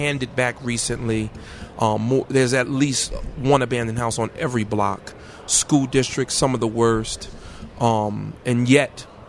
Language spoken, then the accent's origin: English; Paterson, New Jersey, United States; I'm from Patterson, grew up with the blessing of a Christian mother.